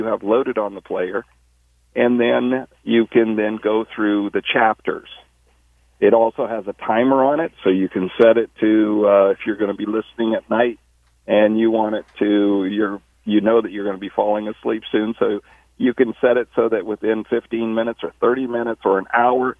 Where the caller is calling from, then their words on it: Virginia, United States; I'm calling from Virginia. We live up here just north of Richmond.